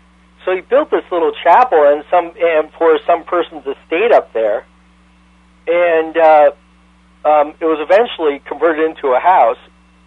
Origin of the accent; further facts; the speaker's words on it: New York, United States; also born or lived in Connecticut; Well, I grew up back in New York and Connecticut.